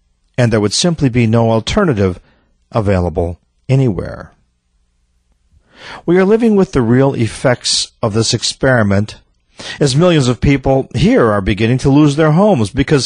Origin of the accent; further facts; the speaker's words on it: United States; But as an American, I feel an enormous loss of what was once a powerful system and vision